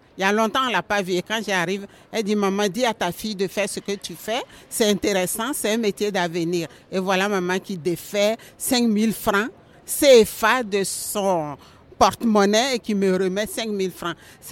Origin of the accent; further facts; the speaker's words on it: Côte d’Ivoire; je viens de la Côte d'Ivoire.